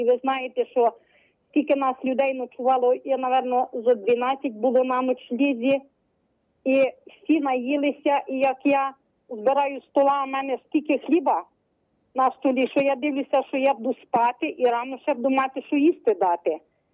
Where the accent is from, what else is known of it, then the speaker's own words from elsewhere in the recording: Chernivtsi, Chernivtsi Oblast, Ukraine; я сама з Чернівець